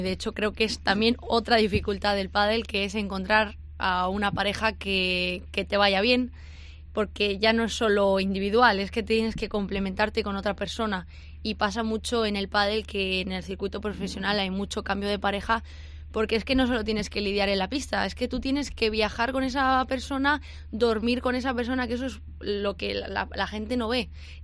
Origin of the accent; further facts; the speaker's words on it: Valladolid, Castile and León, Spain; Yo además soy orgullosa de Valladolid, siempre lo digo que soy de Valladolid, me encanta.